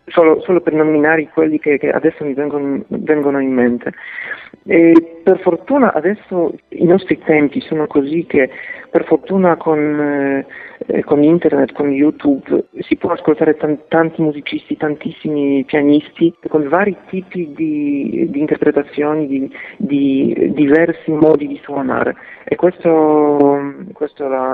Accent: Poland; io sono cresciuto in Polonia

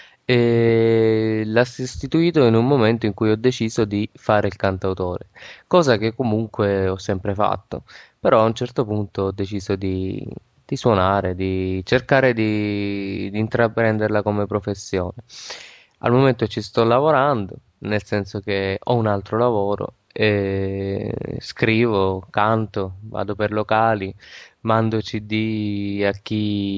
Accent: Grottaglie, Apulia, Italy; vengo da Grottaglie, provincia di Taranto, Puglia quindi.

